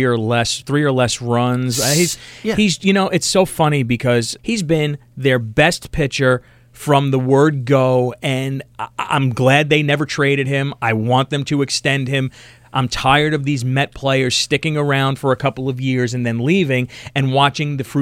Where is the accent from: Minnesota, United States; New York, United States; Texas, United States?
New York, United States; now in Chicago, United States; I'm from New York. I just moved here like 5 days ago.